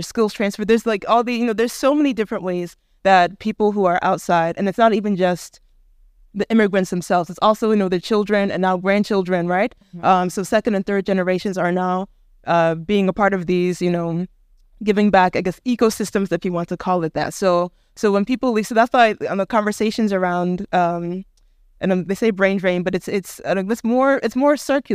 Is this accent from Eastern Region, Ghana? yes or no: yes; Eastern Region, Ghana; Even I went to my hometown in the Eastern region last weekend